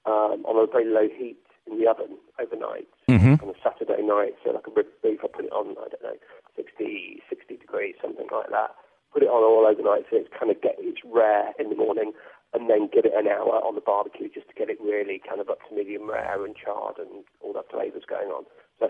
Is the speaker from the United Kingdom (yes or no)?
yes; England, United Kingdom; But other stuff I like to do in more in terms of food is being a British, and I like my Sunday lunch.